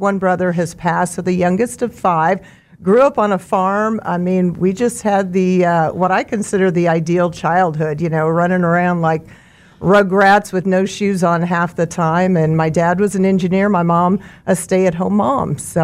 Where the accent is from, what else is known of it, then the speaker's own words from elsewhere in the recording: Mulvane, Kansas, United States; I grew up in Mulvane on a farm.